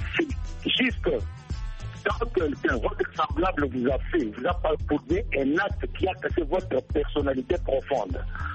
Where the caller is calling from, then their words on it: Kananga, Kasaï-Central, DR Congo; nous disons, nous ici, chez nous à Kananga